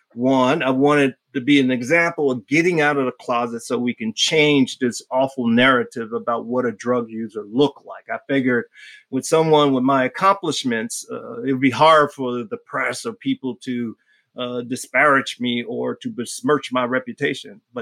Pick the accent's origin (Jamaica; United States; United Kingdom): United States; Miami, Florida; I grew up in Miami, and so and my grandmother is from the Caribbean.